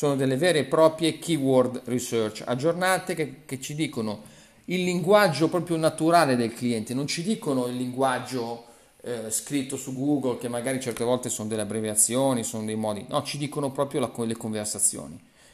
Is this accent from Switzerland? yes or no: yes; Switzerland; io sai che sono svizzero